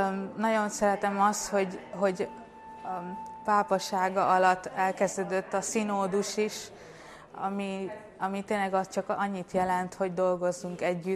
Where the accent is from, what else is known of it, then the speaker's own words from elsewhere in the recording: Pakistan; Hungarian is a second language; now in Hungary; Pakisztánból jöttünk Magyarországra 5 évvel ezelőtt, az egész családommal, anyámmal, apával és öcsémmel.